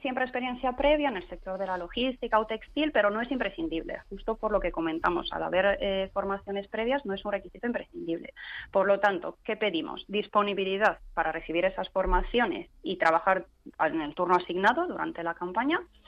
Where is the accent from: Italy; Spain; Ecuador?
Italy; Spanish is a second language; Yo, que soy italiana, tenemos el mismo problema